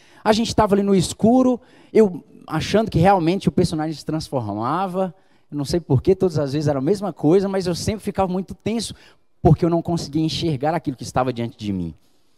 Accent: Cândido Sales, Bahia, Brazil; Eu sou do interior da Bahia, numa cidadezinha pequenininha chamada Cândido Sales.

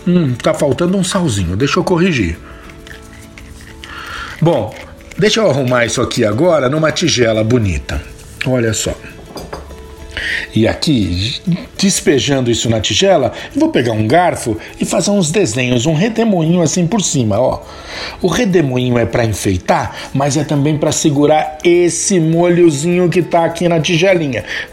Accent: São Paulo, Brazil; eu falo de salsa porque eu sou de São Paulo, né?

